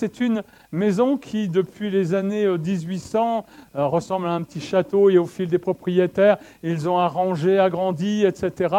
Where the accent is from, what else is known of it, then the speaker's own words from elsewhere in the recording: Le Havre, Normandy, France; Mais je suis né et j'ai grandi au Havre.